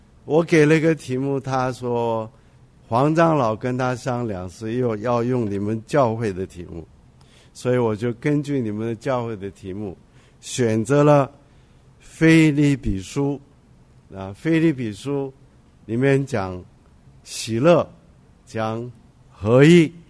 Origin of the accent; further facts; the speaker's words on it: Beijing, China; 我们北京人讲好的意思就是好累，